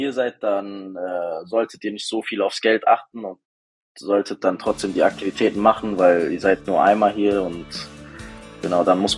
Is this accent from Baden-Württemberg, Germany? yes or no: no; Frankfurt, Hesse, Germany; Ich bin 24 Jahre alt, aus Frankfurt.